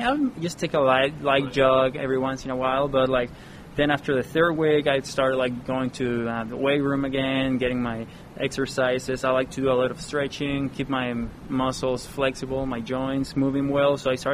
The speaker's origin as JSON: {"language": "English", "country": "Venezuela", "tie": "born or raised there", "said": "growing up in Venezuela, where there's like everyone loves winter baseball"}